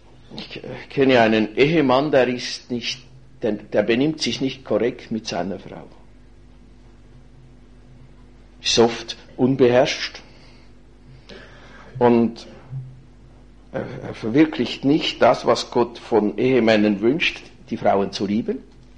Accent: Switzerland; weil das bei uns in der Schweiz in einigen Kantonen Gesetz ist

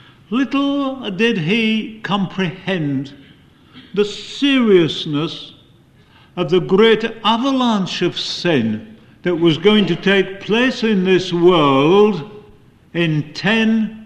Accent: England, United Kingdom; And if that isn't A to Z, I'm not an Englishman.

